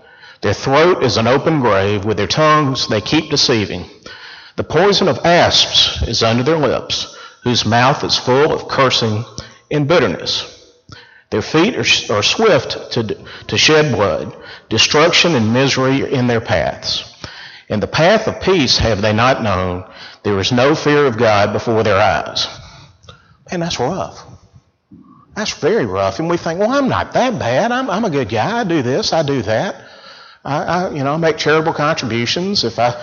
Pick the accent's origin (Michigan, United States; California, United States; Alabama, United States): Alabama, United States; Montgomery; I grew up here in Montgomery, Alabama, never strayed far from home.